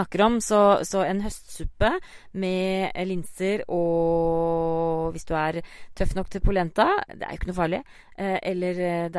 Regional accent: Konnerud, Buskerud, Norway; for linser ikke noe jeg har vokst opp med på Konnerud

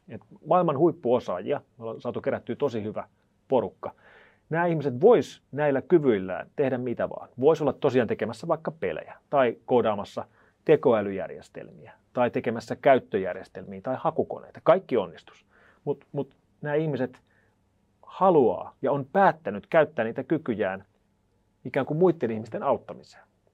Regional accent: Tuusula, Uusimaa, Finland; Mä oon kotoisin Tuusulasta

